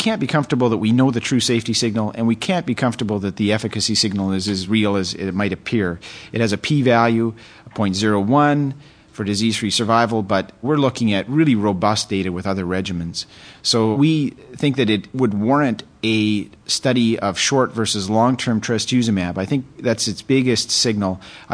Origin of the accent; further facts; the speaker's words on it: Canada; As a Canadian, I'm particularly sensitive to that.